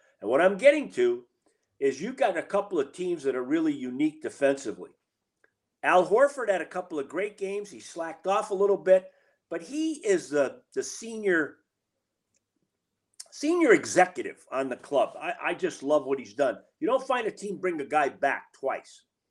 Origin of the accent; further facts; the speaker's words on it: Massachusetts, United States; You know, I'm excited that Kevin knows that I'm from Massachusetts.